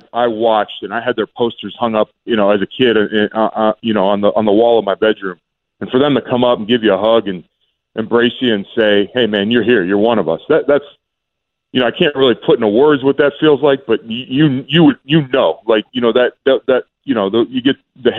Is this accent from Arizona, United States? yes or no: no; Florida, United States; Myself, I was from Florida.